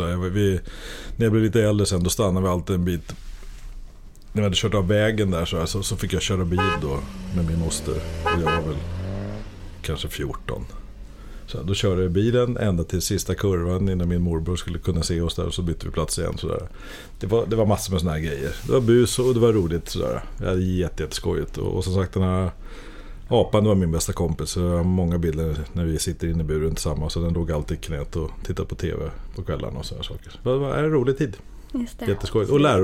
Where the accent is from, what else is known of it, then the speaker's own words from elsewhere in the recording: Nacka, Stockholm County, Sweden; Ja, jag är uppväxt i Nacka.